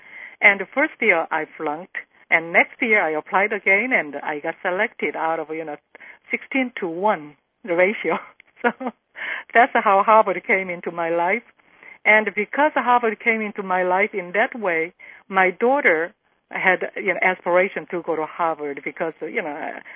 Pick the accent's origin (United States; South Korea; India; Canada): South Korea; English is a second language; particularly because I was from Korea.